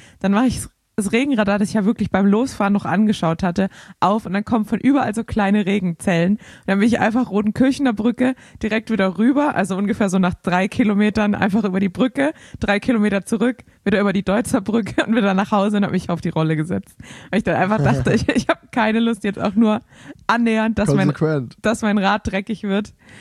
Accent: Baden-Württemberg, Germany; Ja, vor allem war es für mich jetzt als Schwabe

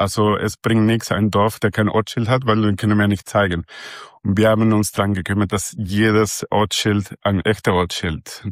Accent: Santiago, Santiago Metropolitan Region, Chile; now in Switzerland; Also, geboren bin ich in Chile, mittlerweile mit einem Schweizer Pass, weil mein Urgroßvater aus der Schweiz gekommen ist. Er hat sich immer daran gekümmert, dass alle in die Familie weiter Schweizer werden. Und ich war auch in einer Schweizer Schule in Santiago

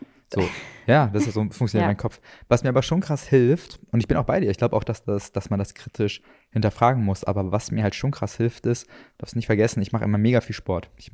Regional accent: Düsseldorf, North Rhine-Westphalia, Germany; muss ich natürlich als Düsseldorfer kurz flamen

